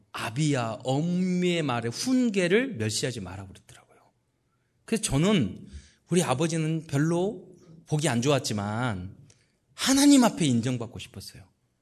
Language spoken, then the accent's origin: Korean; Mokpo, South Jeolla, South Korea; 그래서 제 고향이 목포잖아요.